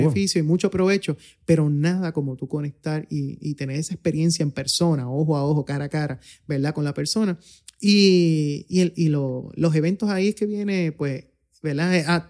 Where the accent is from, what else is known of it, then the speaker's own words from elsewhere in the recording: Puerto Rico; en que en Puerto Rico somos latinos, nos gusta estrechar la mano, nos gusta vernos cara a cara para hacer negocios.